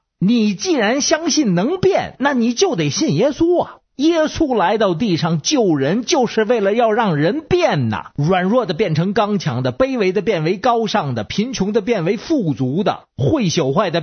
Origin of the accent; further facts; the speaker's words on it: China; 那咱们是中国人，